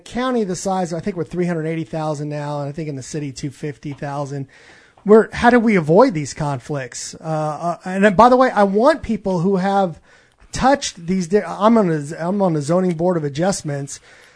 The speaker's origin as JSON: {"language": "English", "region": "New York", "country": "United States", "tie": "born or raised there", "said": "Let's be real clear, everyone. I grew up on Long Island."}